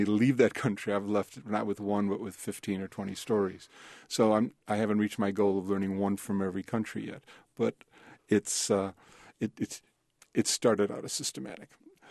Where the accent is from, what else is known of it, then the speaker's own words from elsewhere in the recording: Chicago, Illinois, United States; And that's true stories of growing up in Chicago.